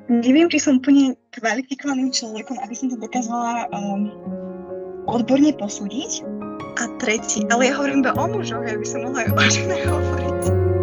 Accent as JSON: {"language": "Slovak", "town": "Beluša", "region": "Trenčín Region", "country": "Slovakia", "said": "Ale ja som z Beluše"}